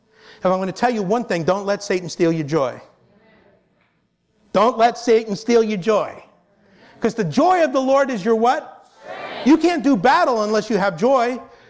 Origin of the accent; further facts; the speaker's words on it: Brooklyn, New York, United States; I'm from Brooklyn, and I taught seventh grade for 36 years.